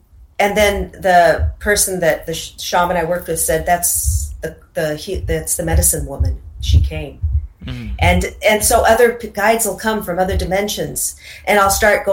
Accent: Seattle, Washington, United States; And I, growing up in Seattle, there's a lot of Native American culture there, the totem poles, and we'd go to salmon bakes

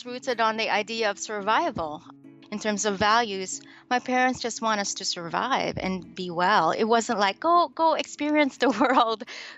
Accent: Manila, Metro Manila, Philippines; Well, it was hot, hot, humid. It's crowded, but it was fun. My childhood was great.

